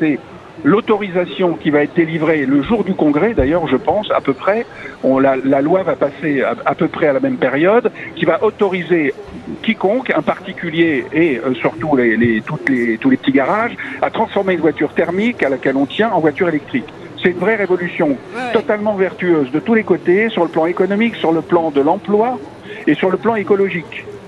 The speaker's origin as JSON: {"language": "French", "town": "Paris", "region": "Île-de-France", "country": "France", "said": "Je suis parisien, donc vous ne tracassez pas, c'est quand vous voulez."}